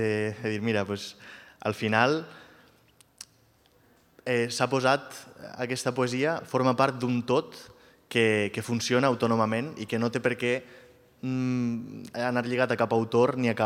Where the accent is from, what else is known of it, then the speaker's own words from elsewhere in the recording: Valencian Community, Spain; parlaré una mica també com a valencià